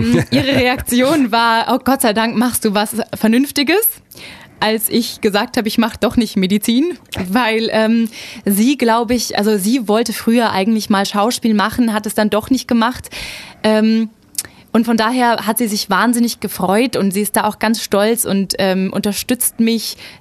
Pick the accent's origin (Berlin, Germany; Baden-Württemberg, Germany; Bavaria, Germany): Bavaria, Germany; Neu-Ulm; also born or lived in France; Also ich bin tatsächlich in der Donauklinik in Neu-Ulm geboren.